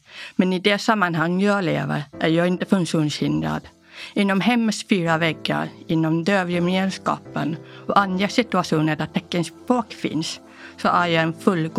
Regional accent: Sweden; first language Polish; Så jag växte upp i Sverige med polska som hemspråk och svensk teckenspråk parallellt med skriven svenska och tal i skolan.

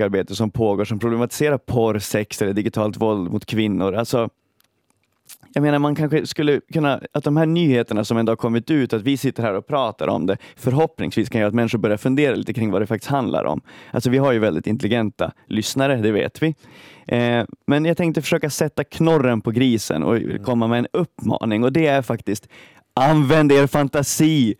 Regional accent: Sweden; Jag är uppväxt i Sverige med en rysskräck och en russofobi som är ganska utbredd liksom i Sverige.

